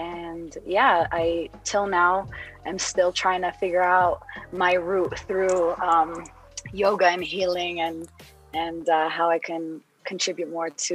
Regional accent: New Jersey, United States; now in Denver, United States; I was raised in New Jersey, currently in Denver, but Palestinian at heart.

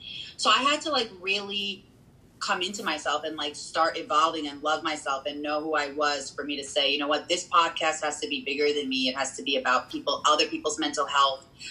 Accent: Brooklyn, New York, United States; now in Long Island, United States; I wasn't born and raised on Long Island. I was actually born and raised in Brooklyn and then moved to Long Island.

